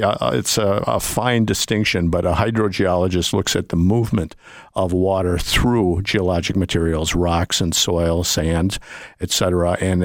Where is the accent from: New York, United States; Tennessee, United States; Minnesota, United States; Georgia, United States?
Minnesota, United States; St. Paul; also born or lived in San Diego, United States; Born and raised in St. Paul. After high school, I was not able to afford college, so I went into the U.S. Navy in 1972